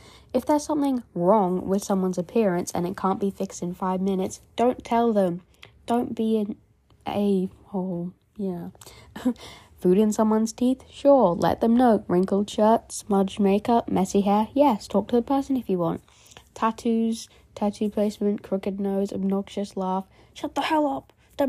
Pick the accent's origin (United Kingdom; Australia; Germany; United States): United Kingdom; now at this point when I'm British, I'm not all fancy, you know, London posh, southerners.